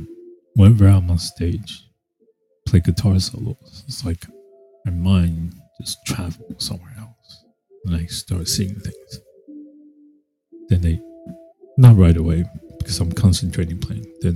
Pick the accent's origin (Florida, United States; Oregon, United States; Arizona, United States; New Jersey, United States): New Jersey, United States; I'm like, yeah, I feel like home. I grew up in Jersey. We grew up in Jersey.